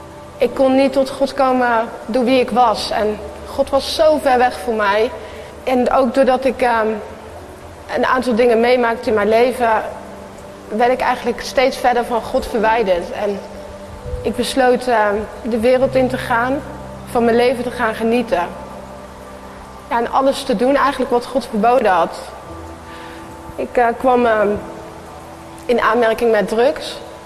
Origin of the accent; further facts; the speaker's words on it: Opheusden, Gelderland, Netherlands; En ik ben 19 jaar. Ik kom uit Opheusden. Ik kom uit een reformatorisch gezin.